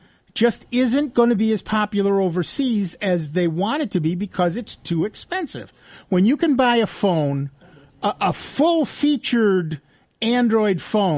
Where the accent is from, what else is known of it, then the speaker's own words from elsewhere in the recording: Rochester, New York, United States; You live in New York State? Yeah, I'm from Rochester, New York.